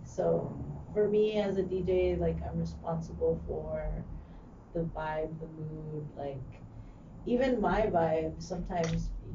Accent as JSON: {"language": "English", "town": "Pasadena", "region": "California", "country": "United States", "tie": "born or raised there", "said": "I'm from Pasadena, California."}